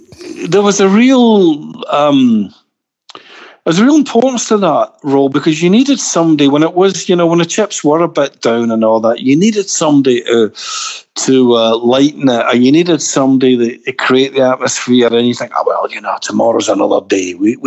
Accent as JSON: {"language": "English", "town": "Glasgow", "region": "Scotland", "country": "United Kingdom", "tie": "born or raised there", "said": "But when we grew up in Glasgow, it was on its knees."}